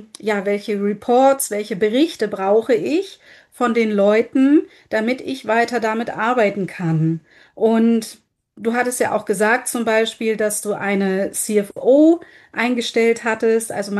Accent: Germany; ich komme ja aus Deutschland

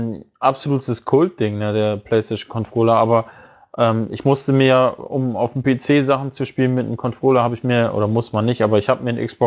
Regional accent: Bremen, Germany; Ich komme ja nun aus dem Bundesland Bremen

